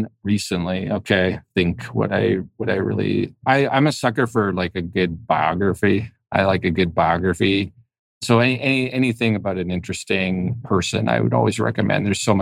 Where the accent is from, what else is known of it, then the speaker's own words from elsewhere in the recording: Calgary, Alberta, Canada; I know I'm from Calgary, but I'm not much of a country music guy.